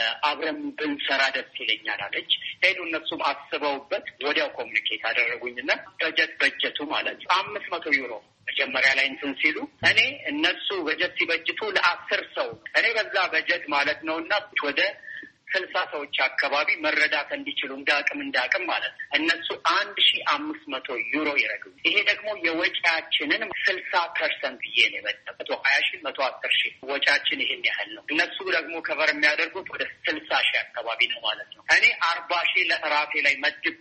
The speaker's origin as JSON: {"language": "Amharic", "town": "Ambo", "region": "Oromia", "country": "Ethiopia", "tie": "born or raised there", "also_born_or_lived": "Addis Ababa / Canada", "moved": "as an adult", "said": "አምቦ ተወልጄ ያደግኩኝ ለትምህርት አዲስ አበባ ገባሁኝ። ከዛ ሳልጨርስ ወጣ ወደ ሌላ ሀገር ወደ ካናዳ ገብቼም ተምሬን ኖሬ ነበረ።"}